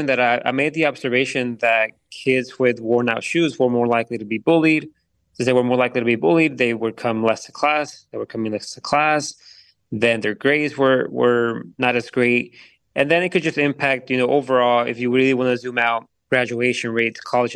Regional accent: Dallas, Texas, United States; But I grew up in Oak Cliff. If you are familiar with Oak Cliff and communities like Oak Cliff, people just know how big sneaker culture is.

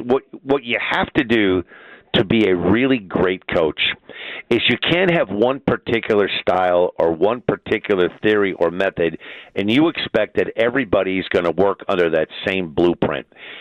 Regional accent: Gary, Indiana, United States; I was born and raised in Gary, Indiana, and I graduated from Crown Point High School.

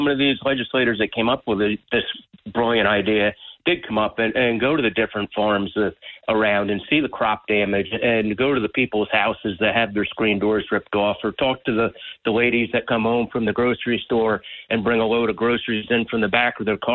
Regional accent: New Jersey, United States; this corner of northwest New Jersey. There's more bears, black bears per square mile right here in my hometown than there are in Alaska per square mile.

